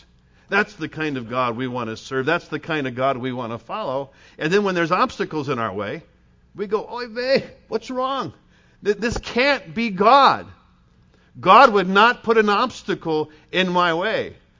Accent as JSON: {"language": "English", "town": "Lexington", "region": "Kentucky", "country": "United States", "tie": "born or raised there", "said": "the Baptist church I grew up in Lexington, Kentucky, boy, we loved the pastor."}